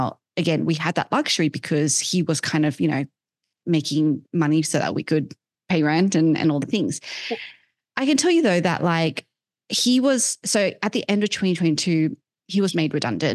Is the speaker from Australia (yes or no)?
yes; Sydney, New South Wales, Australia; now in Austin, United States; So I, you know, grew up in Australia, in Sydney, Australia.